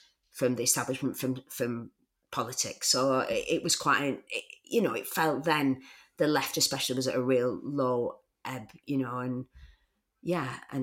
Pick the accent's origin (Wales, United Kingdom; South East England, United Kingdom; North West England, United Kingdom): North West England, United Kingdom; Bolton; I'm a working class girl from Bolton. So, I, you know, not my accent probably gives that away. So I've softened it. I softened it off